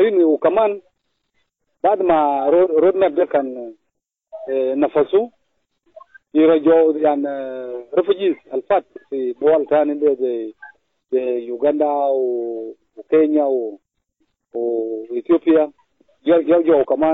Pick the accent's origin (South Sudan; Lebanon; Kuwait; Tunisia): South Sudan; أنا كمواطن جنوبي